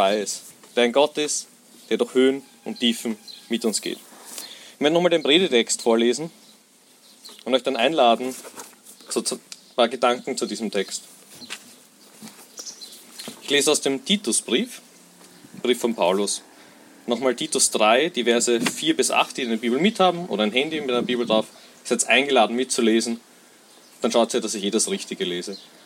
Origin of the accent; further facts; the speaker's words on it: Vienna, Austria; ich bin aus Wien extra da und heute mit euch dieses Freudenfest zu feiern.